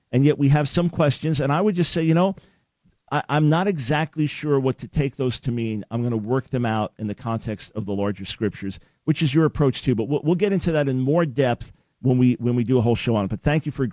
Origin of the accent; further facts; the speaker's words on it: New York, United States; Hey, look, I'm a New Yorker. I'm a New York Jew. Sarcasm is in my blood.